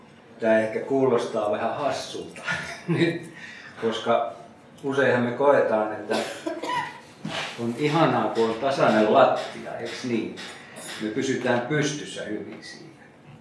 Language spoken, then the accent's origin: Finnish; Oulu, North Ostrobothnia, Finland; now in Karjalohja, Finland; Minä olen Pohjois-Suomesta Oulusta kotoisin ja muuttanut Karjalohjalle 88 vuonna.